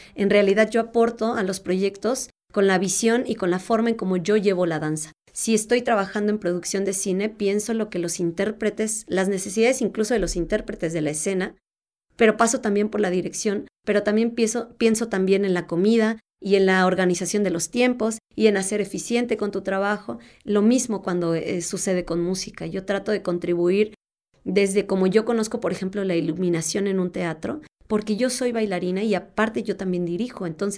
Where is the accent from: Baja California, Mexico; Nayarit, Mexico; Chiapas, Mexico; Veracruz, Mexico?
Baja California, Mexico; Tijuana; now in Cuernavaca, Mexico; Yo vengo de Tijuana y entonces pues dije aquí me quedo.